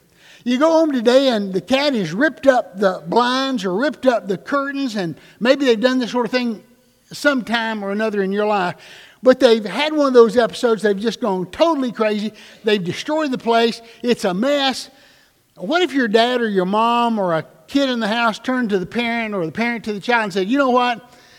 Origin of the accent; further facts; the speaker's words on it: North Carolina, United States; moved away as an adult; I remember when I moved here from North Carolina 27 years ago